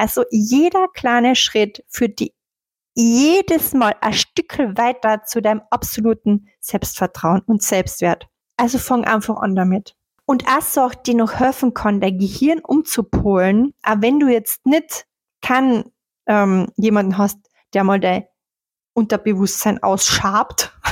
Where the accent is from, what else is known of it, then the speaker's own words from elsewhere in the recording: Austria; Selbst für mich, aber ich bin ja Österreicherin, ich spreche ja kein richtiges Deutsch.